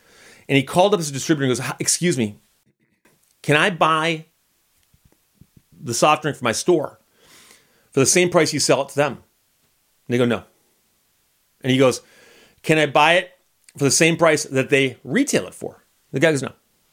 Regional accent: Birmingham, Michigan, United States; when I grew up in Birmingham, Michigan, there was the Birmingham Bike Shop.

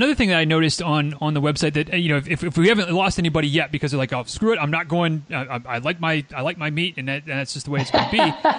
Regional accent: Michigan, United States; And now being in Central Florida, which it still sounds backwards to me because I grew up in Michigan, so obviously quite different climate zones.

